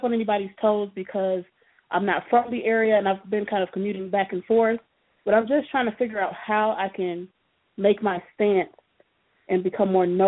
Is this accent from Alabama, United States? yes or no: no; Illinois, United States; I'm from Chicago. Well, I'm from a small city outside of Chicago.